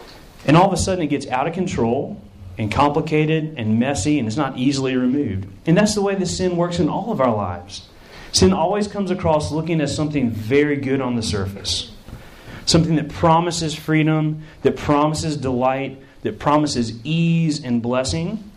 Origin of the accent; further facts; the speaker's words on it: Chattanooga, Tennessee, United States; Well, in my hometown, Chattanooga, Tennessee, had a bad problem with kudzu. In fact, above the school I went to in Macaulay, there was this thing called Missionary Ridge